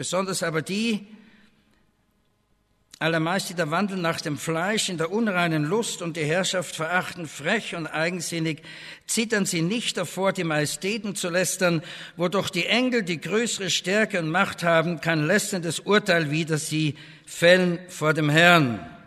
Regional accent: Austria; Naja, und ich bin ja Österreicher, die reden so breit.

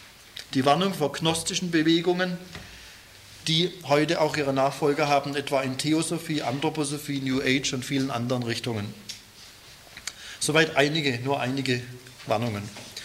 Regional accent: Pforzheim, Baden-Württemberg, Germany; Pforzheim, ja, natürlich. Die Pforte zum Schwarzwald.

